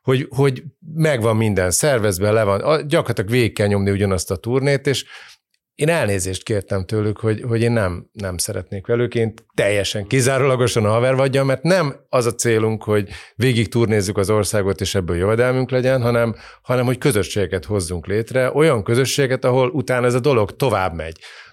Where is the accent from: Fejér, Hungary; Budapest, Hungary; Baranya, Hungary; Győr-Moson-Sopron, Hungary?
Fejér, Hungary; Székesfehérvár; voltunk Székesfehérváron, ami nekem különösen klassz volt, mert ugye a szülővárosom, és egy csomó gyerekkoromból ismerős ember